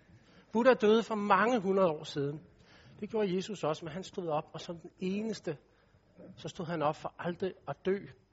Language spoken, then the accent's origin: Danish; Capital Region of Denmark, Denmark; accent: Copenhagen; jeg taler sådan lidt københavnsk, og jeg taler også lidt hurtigt.